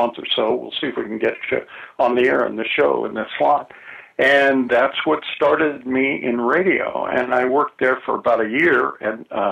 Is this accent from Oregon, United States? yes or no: yes; Tigard, Oregon, United States; But it was neat growing up in Tigard, Oregon, in that Portland hadn't become a big city yet, and the suburbs were even more kind of laid back.